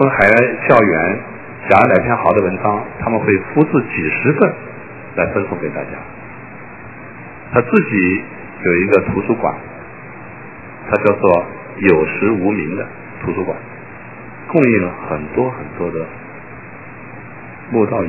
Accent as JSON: {"language": "Chinese", "country": "United States", "said": "我简直不敢跟别人说我是美国来的"}